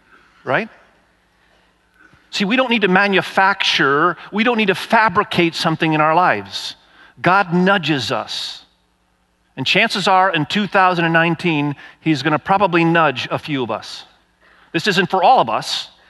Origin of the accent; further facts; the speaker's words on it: Indonesia; now in Dayton, United States; both my wife and I, Kathy and me, we were raised in Asia. I was raised in Indonesia.